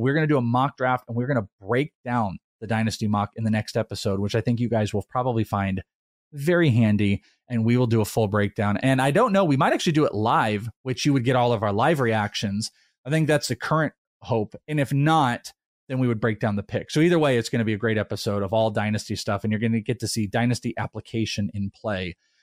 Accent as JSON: {"language": "English", "region": "Wales", "country": "United Kingdom", "said": "For Bogman, I am Welsh."}